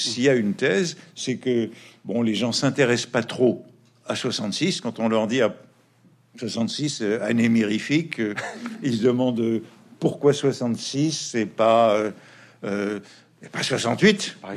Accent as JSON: {"language": "French", "country": "United States", "tie": "born or raised there", "lives_now": "France", "said": "j'étais revenu en France après une bonne partie de mon enfance, adolescence aux États-Unis d'Amérique."}